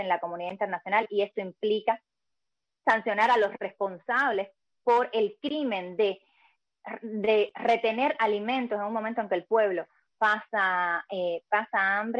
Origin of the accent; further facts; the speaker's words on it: Cuba; La solución a la crisis que vive mi país es cambiar el sistema en el que se vive en mi país.